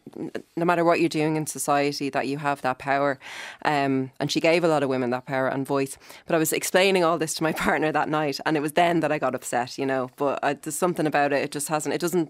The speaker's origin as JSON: {"language": "English", "country": "Ireland", "said": "but also just being an Irish millennial woman, I owe a lot to her."}